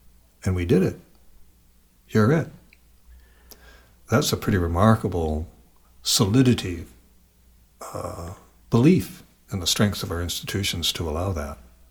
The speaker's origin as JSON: {"language": "English", "country": "Canada", "said": "I would say have some confidence in that as a Canadian. The liberal democracy, the representative government, even the Queen."}